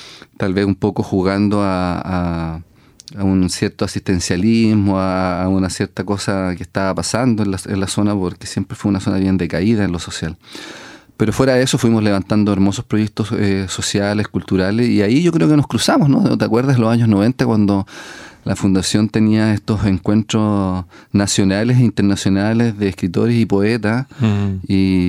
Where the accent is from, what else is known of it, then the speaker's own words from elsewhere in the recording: Lota, Biobío, Chile; born there; now in Coronel, Chile; Yo nací en Lota, vivo en Coronel, estoy ligado siempre a la cultura del carbón